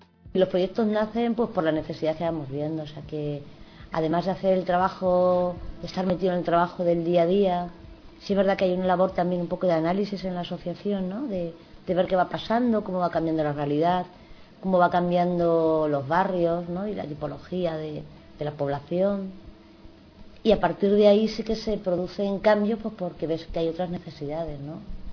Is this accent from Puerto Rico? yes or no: no; Madrid, Community of Madrid, Spain; Soy educadora social y soy de Villaverde Alto.